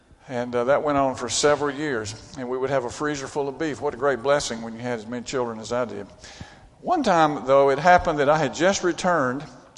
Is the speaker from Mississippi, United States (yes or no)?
yes; Brandon, Mississippi, United States; I grew up in Brandon. In Rankin County.